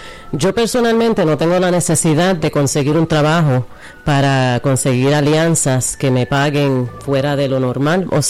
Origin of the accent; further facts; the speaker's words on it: Puerto Rico; soy boricua, ¿no? De pura cepa